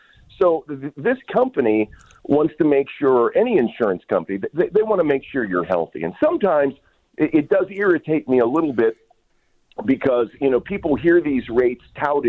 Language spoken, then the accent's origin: English; Canonsburg, Pennsylvania, United States; Grew up, I was born and raised in Canonsburg, graduated from Canon Mac. And while I've traveled a lot due to my career, I moved back here in 2008